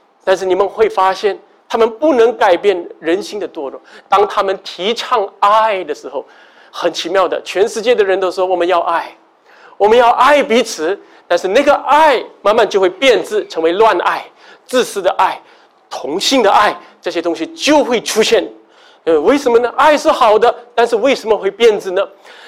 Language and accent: Chinese; Singapore; 我们新加坡社会是孔夫子的教导